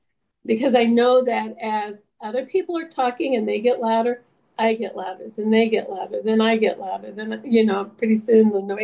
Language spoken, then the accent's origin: English; Midwest, United States; now in Oregon, United States; I'm from the Midwest and live in Oregon.